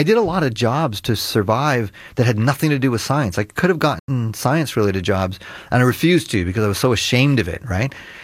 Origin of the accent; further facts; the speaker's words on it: Trinidad & Tobago; I'm from Trinidad.